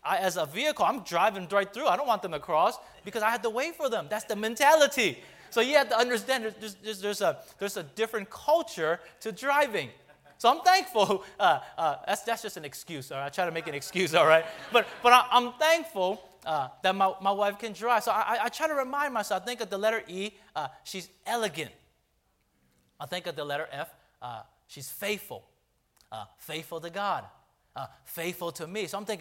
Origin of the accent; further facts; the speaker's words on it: San Francisco, California, United States; I'm born and raised in San Francisco.